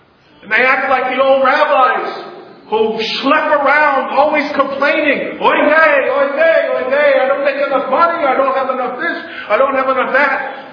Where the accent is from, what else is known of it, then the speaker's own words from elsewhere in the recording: Brooklyn, New York, United States; I remember as a boy growing up in Coney Island, New York City, Brooklyn, right next to the boardwalk.